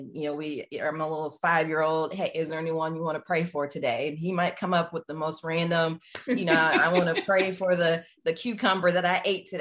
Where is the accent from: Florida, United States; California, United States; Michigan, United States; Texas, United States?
Texas, United States; Dallas; I grew up just outside of Dallas, Texas